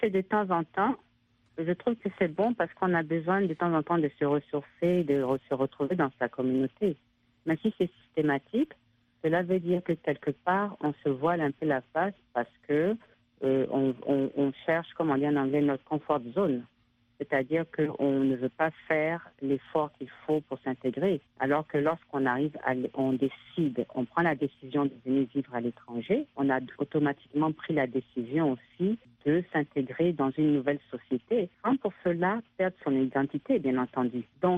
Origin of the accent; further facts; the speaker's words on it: France; accent: French; L'accent, moi, mon accent français, je ne vais jamais le perdre.